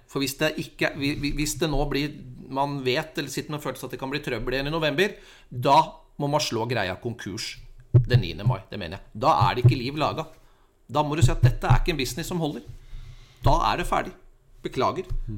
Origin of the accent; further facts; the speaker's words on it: Larvik, Vestfold, Norway; Men jeg er fra Larvik. Jeg har jobbet i Larvik håndballklubb.